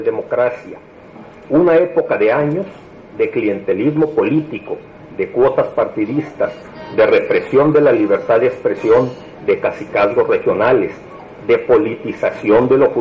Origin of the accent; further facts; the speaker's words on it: Mexico; para lograr el gran país al que aspiramos como mexicanos